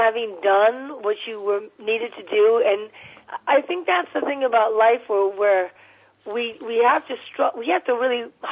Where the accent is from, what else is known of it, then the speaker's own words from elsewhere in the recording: New York City, New York, United States; And when I was growing up, we would run throug